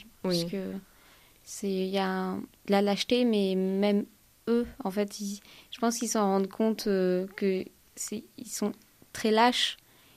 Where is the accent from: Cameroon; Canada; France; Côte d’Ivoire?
France; Brignoles, Provence-Alpes-Côte d'Azur; born there; Je suis née à Brignoles, dans le Var.